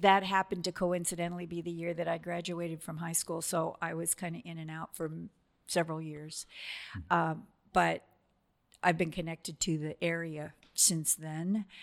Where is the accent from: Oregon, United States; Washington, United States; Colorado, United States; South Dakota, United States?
Oregon, United States; Gresham; I grew up in Gresham.